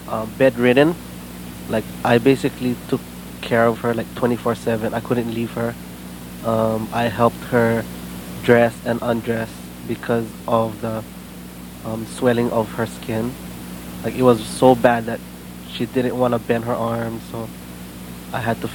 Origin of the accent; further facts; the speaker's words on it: Philippines; And well, we're Filipino, so we like to eat what they call pancit.